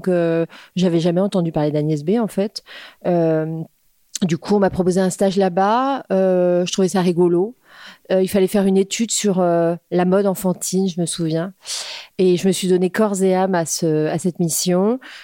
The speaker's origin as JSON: {"language": "French", "town": "Créteil", "region": "Île-de-France", "country": "France", "tie": "born or raised there", "also_born_or_lived": "New York", "moved": "as an adult", "said": "j'ai grandi à Créteil déjà, en banlieue parisienne."}